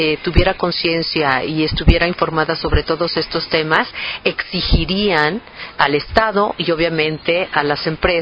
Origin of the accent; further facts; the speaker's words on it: Mexico; nosotros tenemos un eslogan que decimos que tú y yo somos un recurso mexicano no renovable.